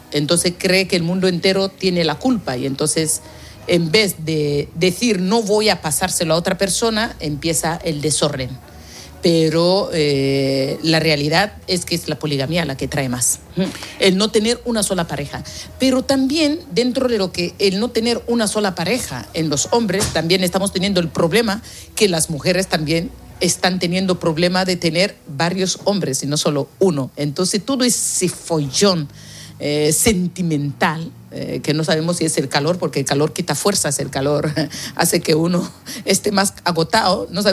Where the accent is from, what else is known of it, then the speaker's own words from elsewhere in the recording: Equatorial Guinea; born there; Pues hace poco esto pertenecía a España. Yo nací siendo española. En mi registro civil pone nacionalidad española.